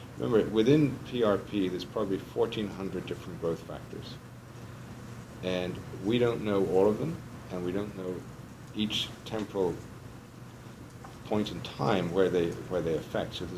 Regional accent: Texas, United States; accent: Texas; I was with my Texas accent, you know that I'm not from New York.

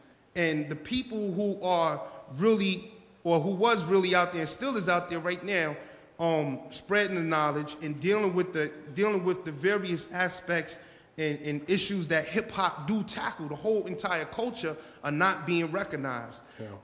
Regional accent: Bronx, New York, United States; I was born and raised in the Bronx. I'm 35, so I grew up.

